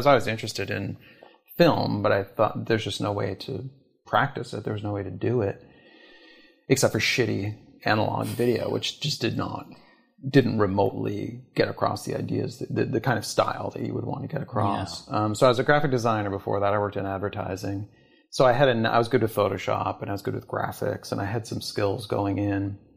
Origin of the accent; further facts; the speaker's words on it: Canada; also born or lived in Toronto; now in New York, United States; I was in Toronto at that time. I'm from Canada originally. And then I met my wife in New York. Pretty quickly moved to New York.